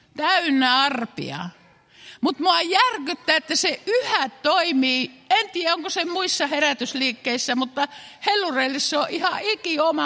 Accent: Finnish Lakeland, Finland; Ja kun minä olen Järvi-Suomesta, niin hirveän lämmintä vettä.

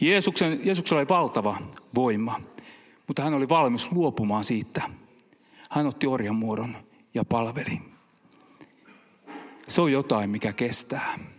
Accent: Kihniö, Pirkanmaa, Finland; mä oon Kihniöltä kotoisin

